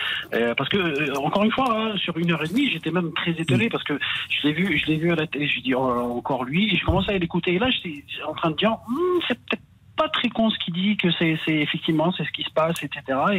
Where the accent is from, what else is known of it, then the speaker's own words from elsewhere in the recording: Algeria; born there; Non, je suis né en Algérie.